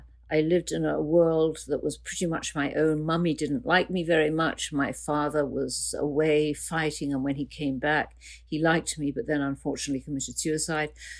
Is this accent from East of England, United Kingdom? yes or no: yes; Chorleywood, East of England, United Kingdom; I always go back to where I first remember, which is Chorley Wood, which I know is the Green Belt and is probably getting more and more built up.